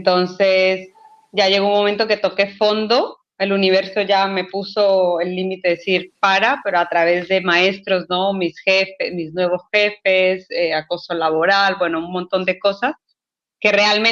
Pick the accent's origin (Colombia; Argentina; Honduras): Colombia; moved away as an adult; also born or lived in Spain; now in Playa del Carmen, Mexico; porque yo soy originaria de Colombia, pero me fui a vivir a España desde los 18 años. Y de España terminamos aquí, actualmente, aquí en Playa del Carmen